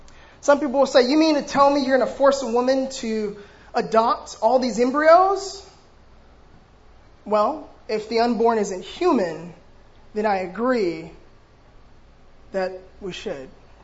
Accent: Los Angeles, California, United States; So as John said … I grew up in South Central Los Angeles.

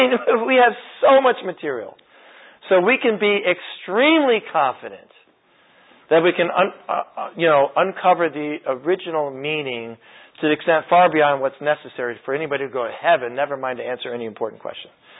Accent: England, United Kingdom; I believe that as an English person reading the Bible, we have unlimited access to the understanding of the original writers.

